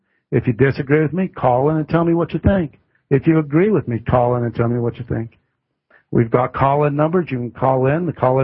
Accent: Utah, United States; And so that's why, because I'm from Utah.

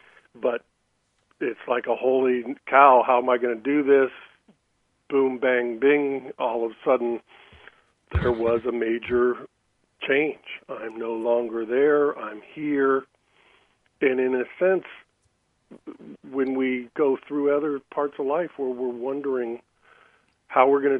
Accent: California, United States; also born or lived in San Francisco; And you know, I grew up in California, and then I was in San Francisco when I started my career in 1979.

